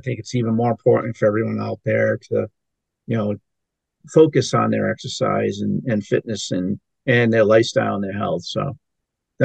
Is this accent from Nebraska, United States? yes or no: no; Providence, Rhode Island, United States; now in Boston, United States; I grew up in the Providence, Rhode Island area, and I went to the big city of Boston for college, and I pretty much have not left.